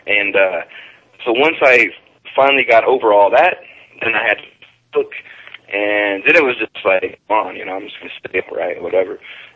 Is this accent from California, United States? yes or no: no; Tacoma, Washington, United States; It will always be my hometown.